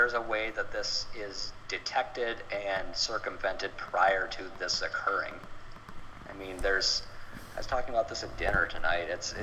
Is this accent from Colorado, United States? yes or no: no; Wisconsin, United States; I mean, God, we're all from Wisconsin. We all know people that love hunting